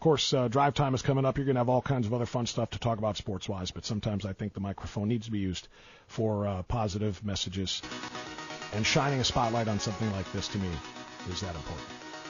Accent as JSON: {"language": "English", "town": "Cleveland", "region": "Ohio", "country": "United States", "tie": "born or raised there", "said": "I want to one day be able to wear a championship shirt for my hometown city of Cleveland."}